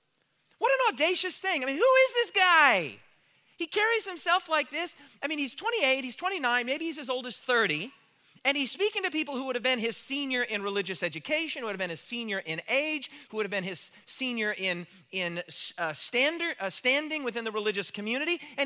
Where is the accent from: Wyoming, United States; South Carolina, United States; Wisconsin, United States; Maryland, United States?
Wyoming, United States; I grew up in Wyoming, and my grandfather had a large farm that was just over the border in Nebraska